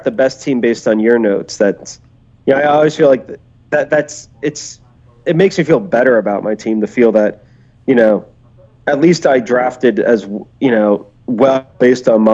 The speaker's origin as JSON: {"language": "English", "region": "New Jersey", "country": "United States", "tie": "born or raised there", "said": "I grew up in New Jersey, so you know, so New Jersey is like a 2/3 Giant."}